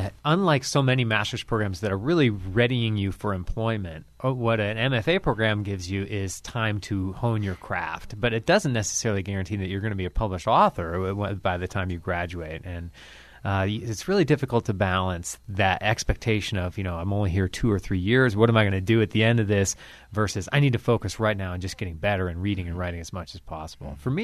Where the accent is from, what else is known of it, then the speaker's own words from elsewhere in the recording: Ohio, United States; I grew up in Ohio, and I didn't know any living authors.